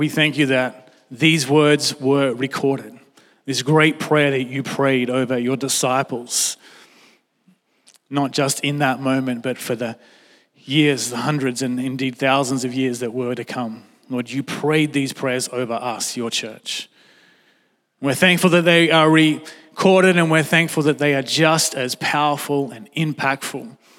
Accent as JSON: {"language": "English", "town": "Newcastle", "region": "New South Wales", "country": "Australia", "tie": "born or raised there", "said": "Anyway, I grew up in Newcastle, and if you have been to Newcastle, you would know that it's surrounded by water."}